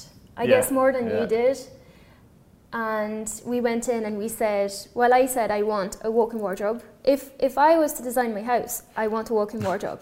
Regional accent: Paris, Île-de-France, France; English is a second language; now in Dublin, Ireland; I'm from France, from Paris.

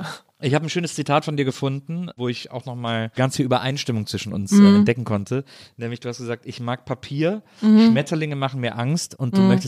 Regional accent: Rhineland, Germany; Ja, da bin ich als Rheinländer ja gerettet, ja.

